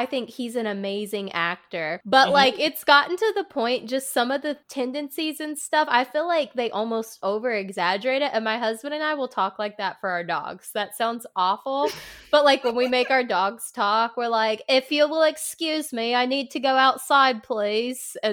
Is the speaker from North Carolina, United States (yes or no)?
yes; North Carolina, United States; I hate the word mum, just because I'm from the South, and so when I'm talking about my mom, I say mama